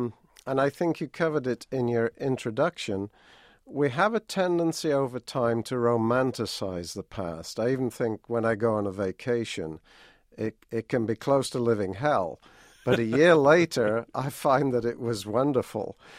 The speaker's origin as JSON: {"language": "English", "country": "United Kingdom", "moved": "yes", "said": "I'm from Britain originally, and I think if you're European, you go to World War I."}